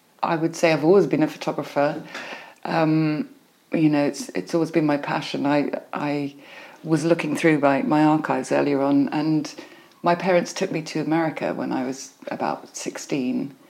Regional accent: Streatham, London, United Kingdom; I was born in Streatham by Tooting Bec Common, so I'm not that far away from home. I've travelled and I've come back to South London because I love it.

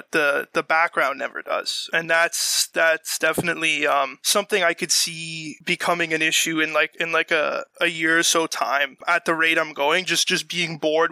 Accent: Canada; especially as a Canadian going into those places

